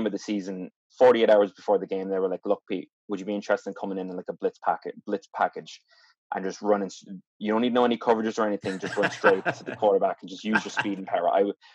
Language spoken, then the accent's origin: English; Ireland; I'm playing American football, the only player from Ireland in Lapland